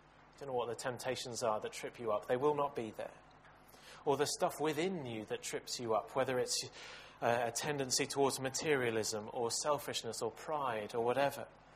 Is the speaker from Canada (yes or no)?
no; Portugal; Growing up in Portugal, I became accustomed to some fairly horrific driving statistics.